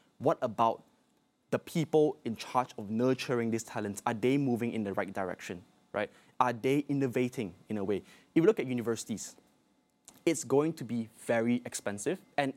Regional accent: Perak, Malaysia; I'm from Perak, that's my hometown.

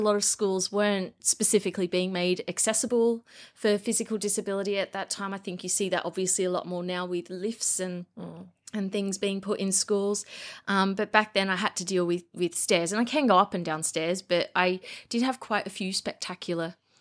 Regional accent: Australia; as I'm sure you can tell by the accent, listeners, I am not a local in any way, shape, or form. I am from Australia, from the land of neighbours and home and away and all that stuff. I grew up there

